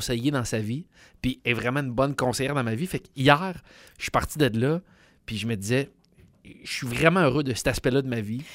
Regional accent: Quebec City, Quebec, Canada; Tu sais, je viens de Québec, là, j'aime Québec

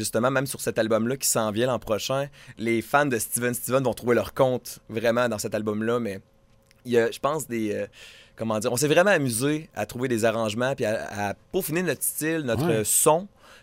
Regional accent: Saint-Georges, Quebec, Canada; Nous, moi et Steven, de base, on vient de Saint-Georges-de-Beauce.

